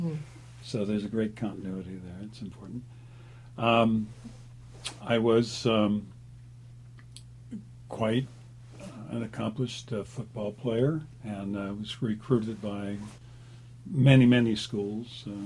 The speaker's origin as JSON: {"language": "English", "town": "St. Petersburg", "region": "Florida", "country": "United States", "tie": "born or raised there", "also_born_or_lived": "Hackensack, United States", "said": "Well, I was born in 1945 and in Hackensack, New Jersey, and spent a little time there, went through third grade there, second grade, and then went to Florida, St. Petersburg, Florida, and grew up there all through high school."}